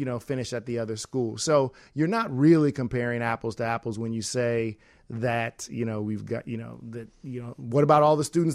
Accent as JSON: {"language": "English", "town": "Chicago", "region": "Illinois", "country": "United States", "tie": "born or raised there", "said": "I grew up here in Chicago and went off to college at Georgetown University for undergrad and Georgetown for law school"}